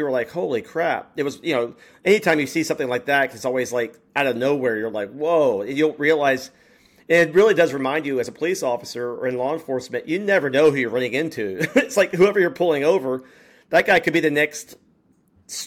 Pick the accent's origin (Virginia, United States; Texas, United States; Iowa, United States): Texas, United States; I grew up in Texas, but I graduated college near Kansas City